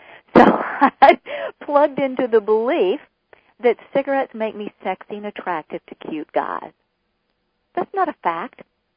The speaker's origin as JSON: {"language": "English", "region": "Georgia", "country": "United States", "said": "interestingly, we're both from Georgia, but I never knew her growing up."}